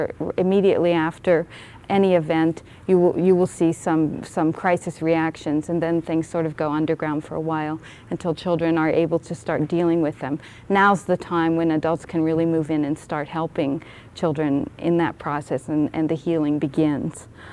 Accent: Pittsburgh, Pennsylvania, United States; And I'm from Pittsburgh, Pennsylvania.

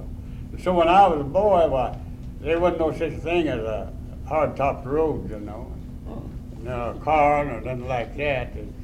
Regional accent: Virginia, United States; Well, I was born and raised down in Russell County, Virginia, in the lower end of the county, down pretty close to Tennessee. And I was born in 1890, December the 26th, and raised up on a farm.

